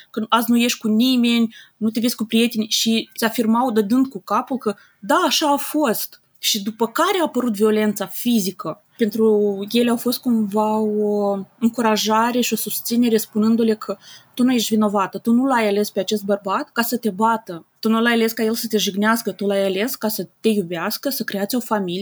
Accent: Ukraine; now in Moldova; Eu sunt din altă țară, sunt ucraineancă, sunt din altă țară

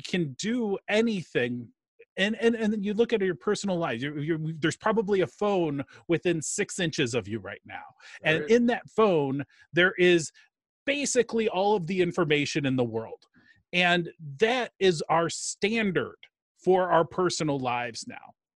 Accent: Chicago, Illinois, United States; Yeah, well, I am a Chicagoan through and through. I've lived in the Chicago area pretty much, well, actually my entire life.

